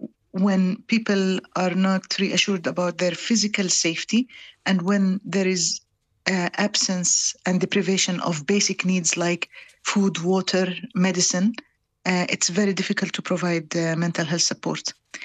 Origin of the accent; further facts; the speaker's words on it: Jerusalem, Palestine; I come from Jerusalem